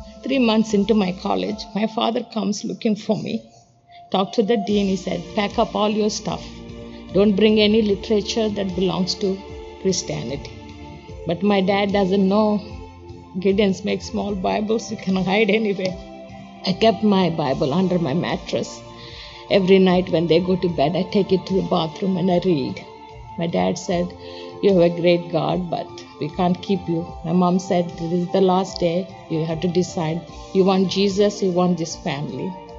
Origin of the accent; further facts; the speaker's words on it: India; English is a second language; I'm from India. I born in a very orthodox family, very strict.